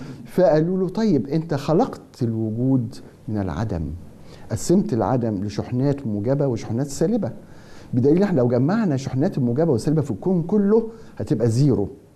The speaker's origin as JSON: {"language": "Arabic", "country": "Egypt", "said": "لا أدري إذا كان جو الحلقات الديني يسمح بنكتة، وإحنا كمصريين يعني تخدم الفكرة"}